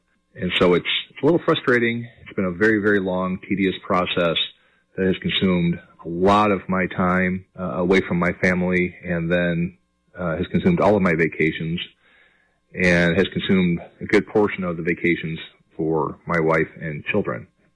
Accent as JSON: {"language": "English", "town": "Indianapolis", "region": "Indiana", "country": "United States", "said": "I'm from Indianapolis, Indiana."}